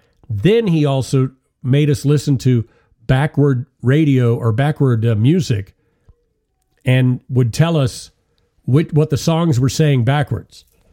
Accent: Bible Belt, United States; And it was especially a real thing, like I said, where I grew up in the Bible Belt.

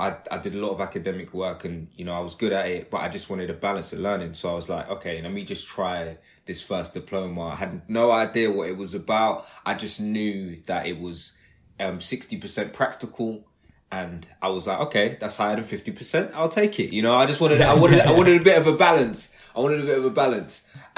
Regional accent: London, United Kingdom; now in Bristol, United Kingdom; where I grew up in London, it's just going through a mad, like, gentrifying project at the moment. So everything that I knew in London has been changed.

